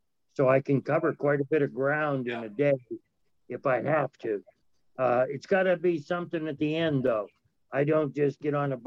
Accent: Ohio, United States; They're coming from California. I come from Ohio. So that works out kind of nice that way.

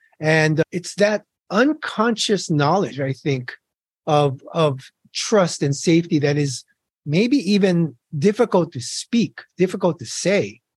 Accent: Honolulu, Hawaii, United States; I'm born and raised in Honolulu, Hawaii, and to a wonderful, wonderful family.

